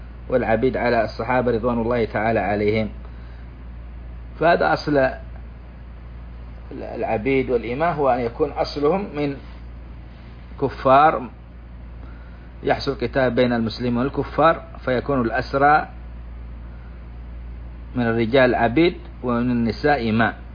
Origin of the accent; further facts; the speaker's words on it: Saudi Arabia; عندنا في بلادنا السعودية